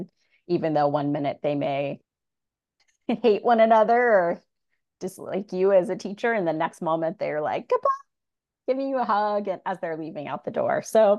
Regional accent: Midwest, United States; now in California, United States; And I came from the Midwest and I had many of the arts disciplines all throughout my K-12 experience

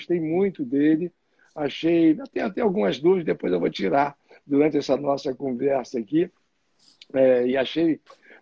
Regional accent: Rio de Janeiro, Brazil; já sou carioca honorário, já recebi o título de carioca honorário, medalha Tiradentes, e eu vivo no Rio desde pequeno, adoro o Rio, me sinto carioca, eu sou um carioca nordestino

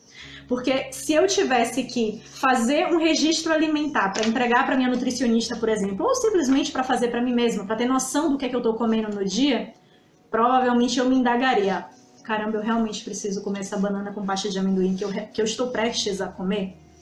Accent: Salvador, Bahia, Brazil; now in São Paulo, Brazil; Assim que eu cheguei em São Paulo, eu sou de Salvador, tá certo? Eu sou baiana. Então, assim, eu tenho todo o estilo baiano de ser.

